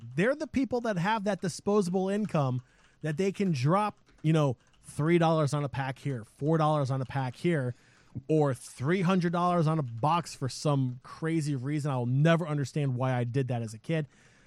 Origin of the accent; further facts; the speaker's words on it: South Korea; I grew up in Korea.